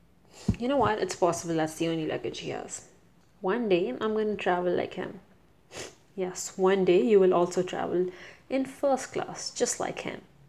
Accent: India; English is a second language; And I think my accent is enough of an indicator that I'm an Indian.

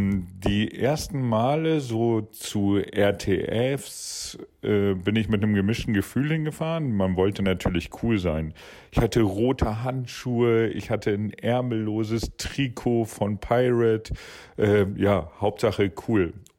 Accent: Stelle, Lower Saxony, Germany; ich komme aus der Nähe von Hamburg, aus Stelle.

